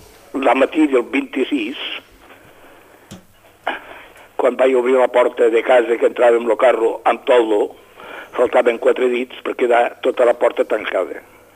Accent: Catalonia, Spain; I si som catalans, amb molt orgull, perquè és la nostra terra

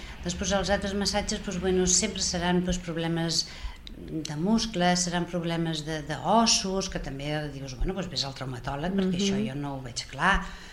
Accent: Barcelona, Catalonia, Spain; sóc de Barcelona i conec més gent, més escoles.

